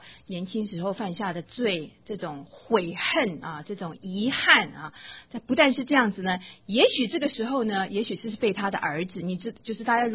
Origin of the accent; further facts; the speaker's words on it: China; 我们中国人说什么？